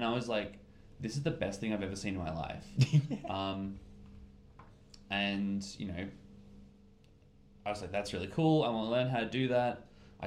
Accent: Adelaide, South Australia, Australia; I'm from Adelaide, South Australia.

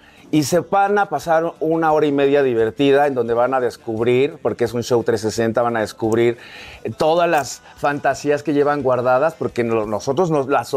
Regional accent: Mexico; Yo soy orgullosamente mexicano

